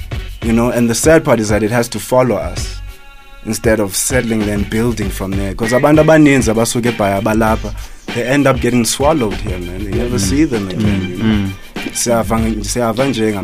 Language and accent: English; Eastern Cape, South Africa; We're saying that earlier on, but coincidentally, we're all from the Eastern Cape.